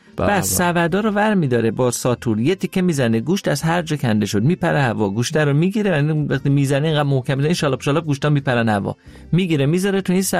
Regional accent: Iran; منم برای اینکه نشون بدم که ما ایرانی هستیم و هیچ چیزی نمیترسیم

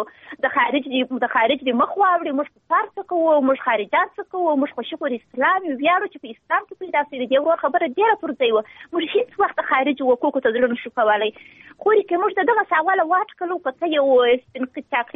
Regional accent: Helmand, Afghanistan; زه خپله یو خور یم، دا یم د یو هلمند اوسېدونکی یو، زه خپله د هلمند اوسېدونکی یم.

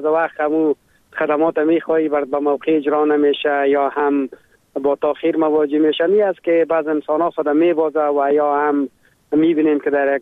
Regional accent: Afghanistan; now in Germany; در کلاس خود ما دو افغان دیگه هست

